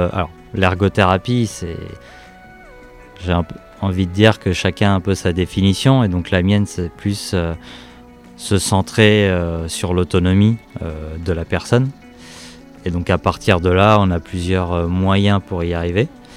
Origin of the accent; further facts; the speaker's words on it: Angoulême, Nouvelle-Aquitaine, France; Moi je suis originaire d'Angoulême. Mais avant cela, j'arrive tout droit de Guyane.